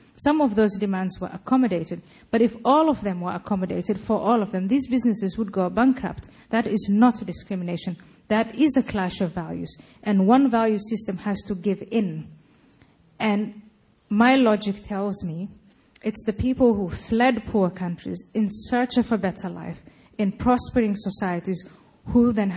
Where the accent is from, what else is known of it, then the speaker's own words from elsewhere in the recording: Somalia; now in Netherlands; I grew up in Somalia, so the first time I read the Quran, I was about 4 or 5 years old